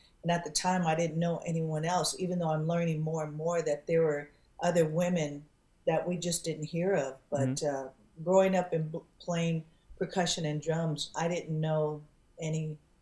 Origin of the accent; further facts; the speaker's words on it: California, United States; And then growing up in the Bay Area, you have … coming over and hanging out.